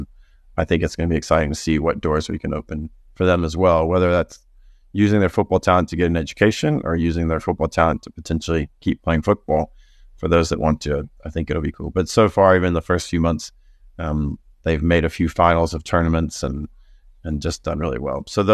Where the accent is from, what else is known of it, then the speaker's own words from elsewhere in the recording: United States; now in South Africa; Being American, that was kind of how I knew how to raise money at first.